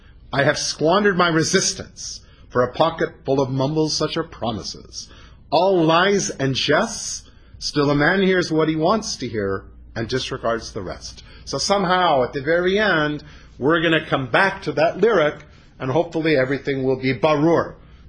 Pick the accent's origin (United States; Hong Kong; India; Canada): Canada; born there; I say this as a Canadian-born member of the Commonwealth, okay?